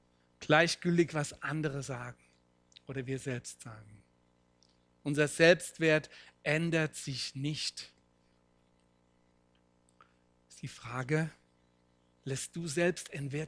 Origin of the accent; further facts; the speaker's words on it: Spiesheim, Rhineland-Palatinate, Germany; Solange ich als Kind in Spießheim war, war die Welt in Ordnung. Später habe ich erfahren, es ist noch fast der Mittelpunkt von Rheinhessen, aber nicht ganz der Mittelpunkt der Welt.